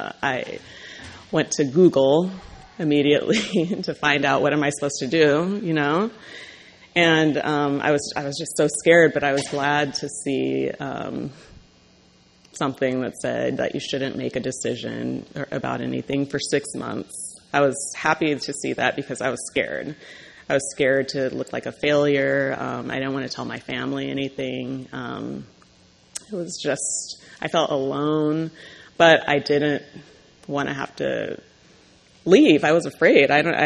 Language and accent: English; San Diego, California, United States; from San Diego.